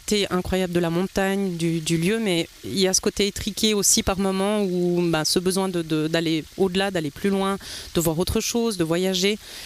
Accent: Valais, Switzerland; Je suis du Val d'Hérin, oui

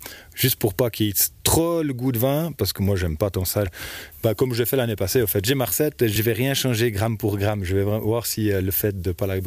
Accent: Lécherette, Vaud, Switzerland; je viens de la Lécherette à la ferme de la SIA.

